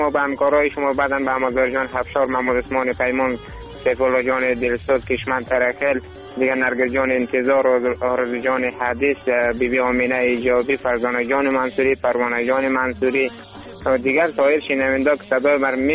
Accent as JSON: {"language": "Persian", "country": "Afghanistan", "said": "همه ما شما افغان هستیم."}